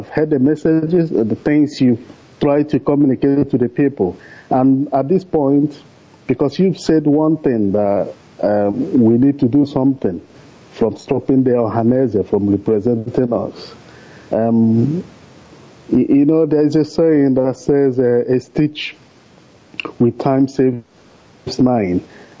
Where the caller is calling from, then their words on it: Wolverhampton, West Midlands, United Kingdom; I'm calling from Wolverhampton, United Kingdom.